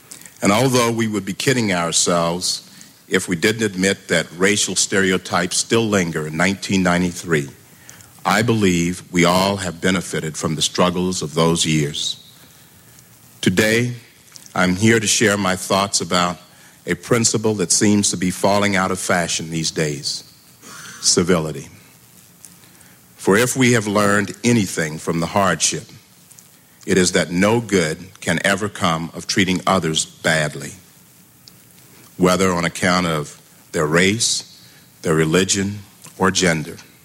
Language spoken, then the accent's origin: English; the South, United States; Growing up in the South, we were never far removed from prevailing prejudices.